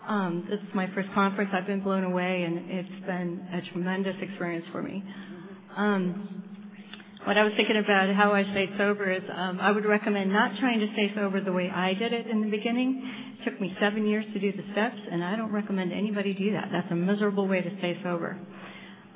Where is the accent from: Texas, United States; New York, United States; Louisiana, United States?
Texas, United States; Houston; from Houston, Texas.